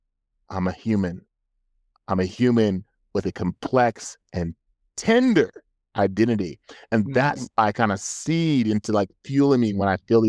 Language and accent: English; California, United States; I'm from California, so this is blowing my mind.